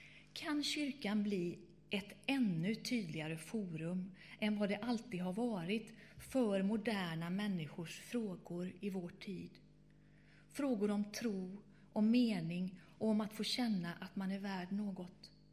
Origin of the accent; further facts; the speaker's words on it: Borås, Västra Götaland County, Sweden; Varje sommar kunde jag i staden Borås, i alla fall där jag växte upp, gå ner till